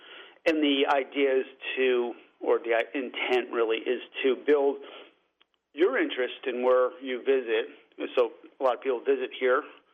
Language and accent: English; Danbury, Connecticut, United States; I grew up in the Danbury area, so that was the only area that I was aware of that had floods.